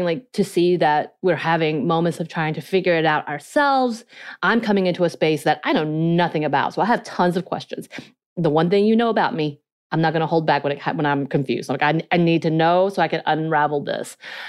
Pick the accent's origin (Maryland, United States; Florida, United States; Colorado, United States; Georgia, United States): Georgia, United States; accent: North Georgia mountain; I then had a North Georgia mountain accent on top of my Korean accent, which helped develop my pronunciation inabilities